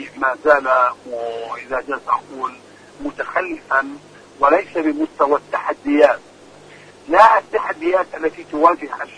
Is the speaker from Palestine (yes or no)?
yes; Palestine; لا خيار أمامنا كفلسطينيين إلا مواجهة الاحتلال